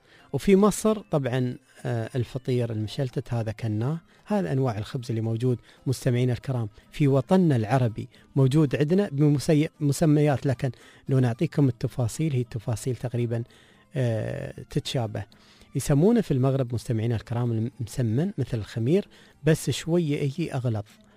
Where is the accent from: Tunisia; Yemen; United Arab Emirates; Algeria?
United Arab Emirates; Ras Al Khaimah; ونحن كنا في الإمارات نعتز بهذا الاسم، فما نقول أي اسم غير أنا من رأس الخيمة